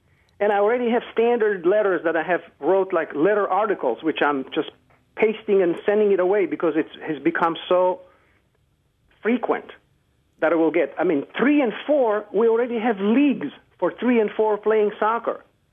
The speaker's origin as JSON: {"language": "English", "country": "Israel", "tie": "born or raised there", "lives_now": "United States", "said": "And I'm originally from Israel. I grew up in Israel and come from a small country that had some decent athletes"}